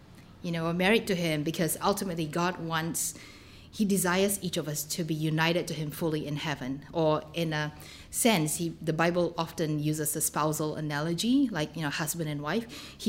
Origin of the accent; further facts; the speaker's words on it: Malaysia; probably because I grew up in Malaysia